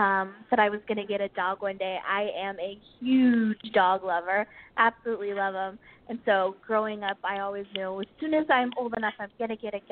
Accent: California, United States; that's probably because I'm from California. So, of course, it's a California school, and I grew up in California.

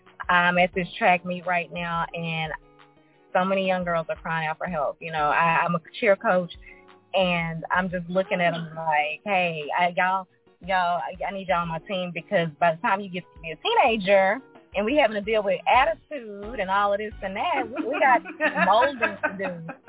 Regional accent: Dallas, Texas, United States; we're originally from Dallas, Texas

